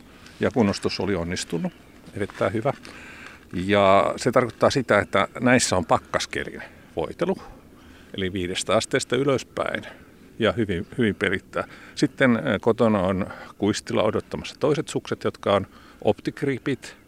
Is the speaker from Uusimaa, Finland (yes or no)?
yes; Helsinki, Uusimaa, Finland; kyllä mä olen helsinkiläinen tai pääkaupunkiseutulainen hiihtäjä etupäässä.